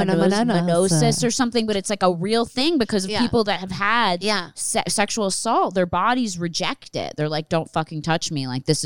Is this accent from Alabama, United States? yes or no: no; Philadelphia, Pennsylvania, United States; born or raised there